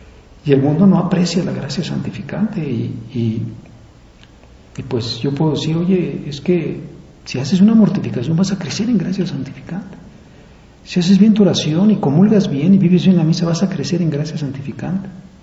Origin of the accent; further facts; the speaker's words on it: Mexico; born there; Y si yo digo, pues no, ¿cómo fui a nacer en México?